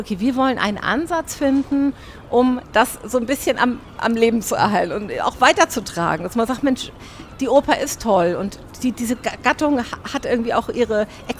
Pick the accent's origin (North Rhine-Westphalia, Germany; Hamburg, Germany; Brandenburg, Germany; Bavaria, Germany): Hamburg, Germany; weil wir sind Hamburger, kommen auch alle aus Hamburg.